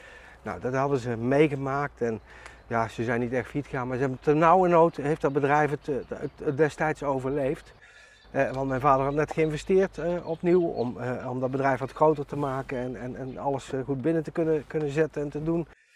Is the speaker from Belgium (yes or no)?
no; North Brabant, Netherlands; Ik ben graag in Brabant, ik voel me ook een echte Brabander en het past gewoon goed bij mij.